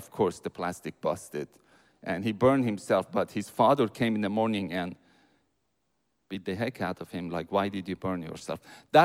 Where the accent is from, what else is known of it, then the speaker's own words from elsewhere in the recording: Iran; Sometimes I say, hey, I'm from Iran. Please don't hold that against me.